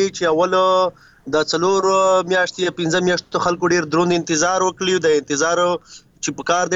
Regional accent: Khyber Pakhtunkhwa, Pakistan; نه، موږ مستقل د جنوبي وزیرستان یو کنه

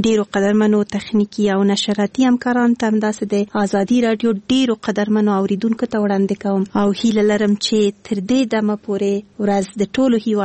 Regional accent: Kabul, Afghanistan; born there; زه د اصلا پلار مې د خوست ده مور مې د پکتیا ده او زه په خپله کابل کې زیږیدلی یم خو په هر صورت د خوست هیل کېږم

